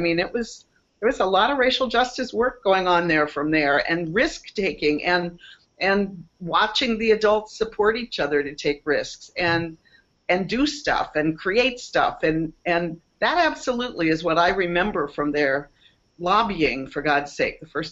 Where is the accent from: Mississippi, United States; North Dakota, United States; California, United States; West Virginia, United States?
West Virginia, United States; Charleston; I grew up in Charleston, West Virginia, in this little UU congregation with like a bunch of kids and really like a dingy, moldy basement and old curriculum.